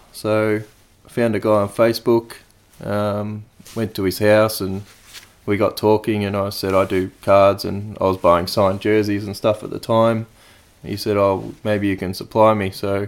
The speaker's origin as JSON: {"language": "English", "town": "Loch", "region": "Victoria", "country": "Australia", "tie": "born or raised there", "said": "I went to school in Lock, which is down near Currumburra, Leongatha."}